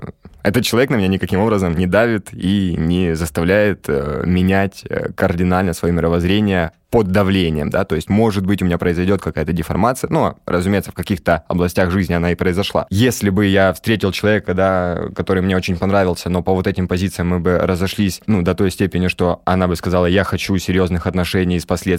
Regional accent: Donetsk, Donetsk Oblast, Ukraine; да, я из Донецка, вот, и у меня там некоторые друзья пооставались

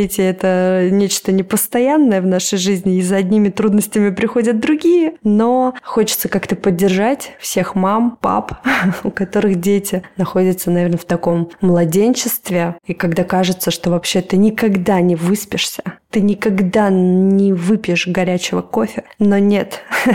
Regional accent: Moscow, Russia; И мы из Москвы.

